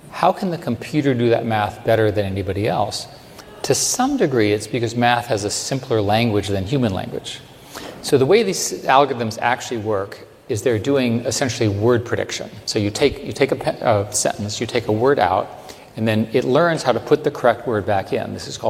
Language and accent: English; Virginia, United States; I happen to like Virginia. I grew up in Virginia.